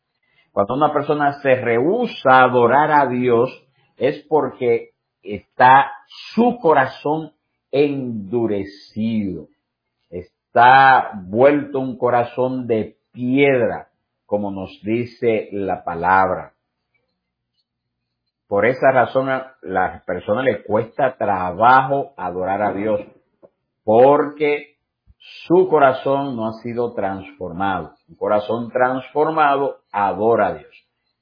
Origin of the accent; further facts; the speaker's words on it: Dominican Republic; como el caso de nosotros que somos dominicanos